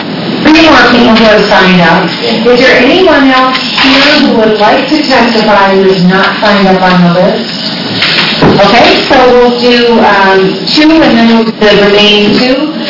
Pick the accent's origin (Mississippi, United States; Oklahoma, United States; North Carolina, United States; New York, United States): Oklahoma, United States; I'm from Oklahoma.